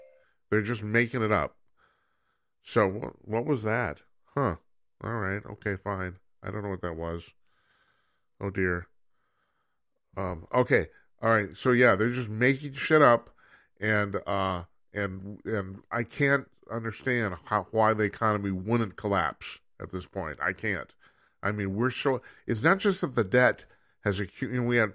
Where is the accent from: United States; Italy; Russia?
United States; Red Wing, Minnesota; Now, I grew up in Red Wing, Minnesota, and the interesting thing about Red Wing, Minnesota is that's where the National Editorial Association started.